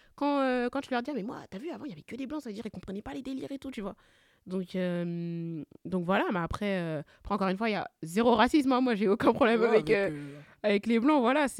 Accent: Hyères, Provence-Alpes-Côte d'Azur, France; on a grandi à Hyères. Hyères, c'est une ville remplie de personnes blanches. Hein, voilà. Tu as vu, on fait partie des premières familles noires à habiter à Hyères.

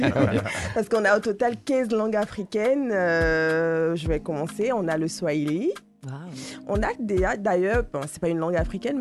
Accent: Benin; moved away as an adult; now in France; j'étais à l'université et je venais du Bénin. Enfin, j'étais fraîchement arrivée du Bénin et je suis arrivée en France

